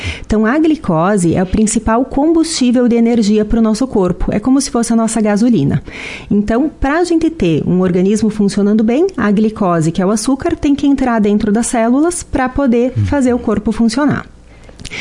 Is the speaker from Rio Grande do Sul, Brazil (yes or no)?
yes; Marau, Rio Grande do Sul, Brazil; also born or lived in Caxias do Sul / Rio de Janeiro; Sim, sou nascida em Marau, criada em Marau, minha família mora aqui já há muitos anos e eu fiz minha faculdade em Caxias do Sul